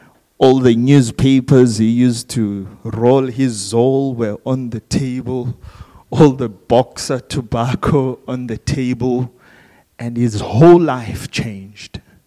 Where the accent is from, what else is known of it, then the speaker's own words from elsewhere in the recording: Eastern Cape, South Africa; When I want to be fancy, I tell people I'm from King Williamstown. But I'm not from King. I'm from around King Williamstown.